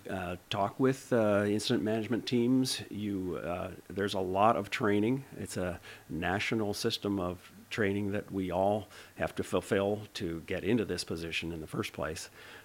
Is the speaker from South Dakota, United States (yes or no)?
yes; South Dakota, United States; I'm from South Dakota. I'm working full time with the state of South Dakota Department of Agriculture.